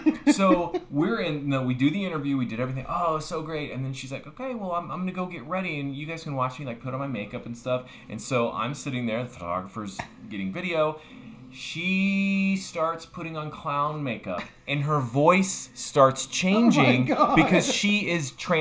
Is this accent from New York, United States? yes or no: no; Kansas, United States; because I was from Kansas, so in Maine, whatever.